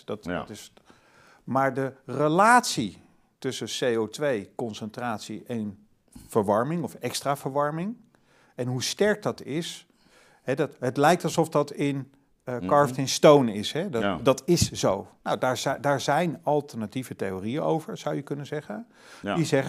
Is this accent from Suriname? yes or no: no; Flevoland, Netherlands; Ik kom uit de Flevopolder.